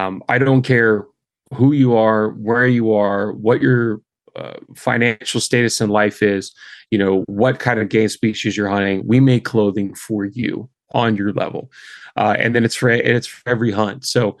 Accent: Pittsburgh, Pennsylvania, United States; we're born and raised in Pittsburgh, if you will, and the blue collar grassroots community that Pittsburgh is.

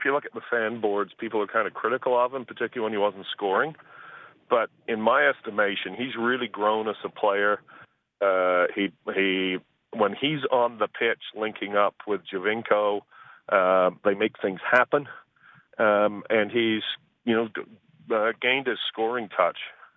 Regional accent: Ottawa, Ontario, Canada; I grew up in Ottawa

